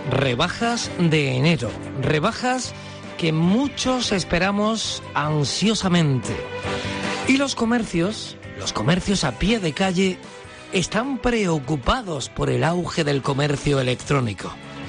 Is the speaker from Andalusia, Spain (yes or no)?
yes; Almería, Andalusia, Spain; los almerienses somos los andaluces que sí, que más usamos Internet, pero que realizamos menos compras.